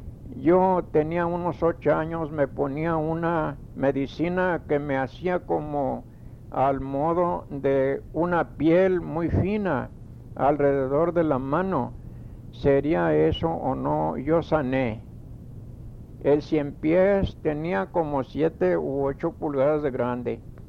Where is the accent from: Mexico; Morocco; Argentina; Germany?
Mexico; Méndez, Tamaulipas; De mi pueblo, que se llama Méndez, a 30 millas de allí hay otro pueblo que se llama Burgos.